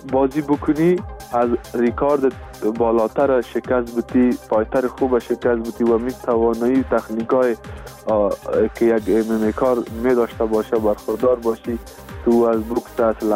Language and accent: Persian; Afghanistan